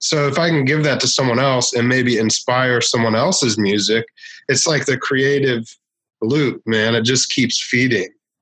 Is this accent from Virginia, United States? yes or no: yes; Virginia, United States; now in Japan; Okay. I'm from Washington, D.C.